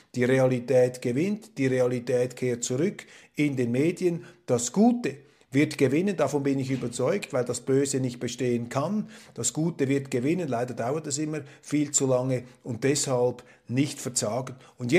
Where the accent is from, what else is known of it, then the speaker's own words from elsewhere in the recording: Switzerland; dann wurde mir das als Schweizer Exotenbonus ausgelegt.